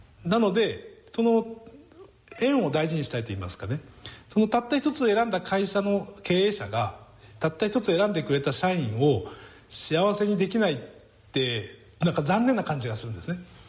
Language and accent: Japanese; Tsubame, Niigata, Japan; 私はもう燕市に生まれて育って、仙台からもそこに生活させてもらってたわけです。